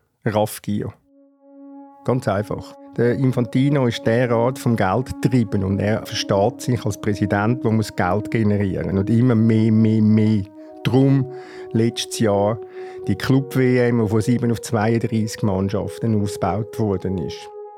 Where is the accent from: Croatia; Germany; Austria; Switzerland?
Switzerland; So zumindest bin ich Demokratie verstanden als Schweizer.